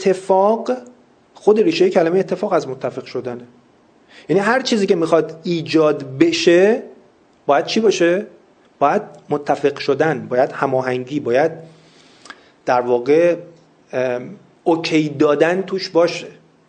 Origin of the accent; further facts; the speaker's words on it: Iran; born there; من چرا مثلا تو ایران دنیا اومدم